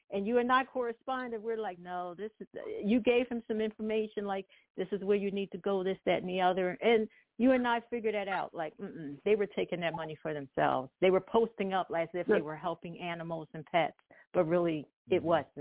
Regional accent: United States; I'm an American and you're an American.

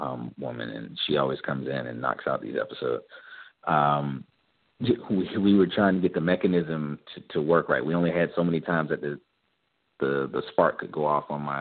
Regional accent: the South, United States; I mean, I'm from the South.

